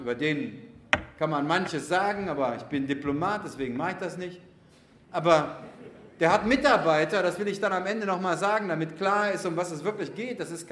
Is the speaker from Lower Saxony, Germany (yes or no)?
yes; Lower Saxony, Germany; ich bin an der Zonengrenze aufgewachsen, der Brocken, die DDR, die waren in Sichtweite.